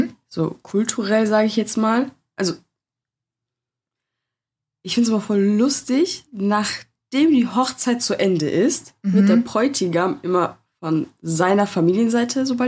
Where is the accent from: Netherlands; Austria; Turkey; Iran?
Turkey; Ich bin Türkin